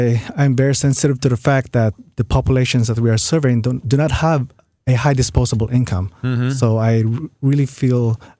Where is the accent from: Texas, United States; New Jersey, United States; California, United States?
California, United States; Los Angeles; now in St. Louis, United States; No, actually, I'm from Los Angeles, and I moved here about a year ago.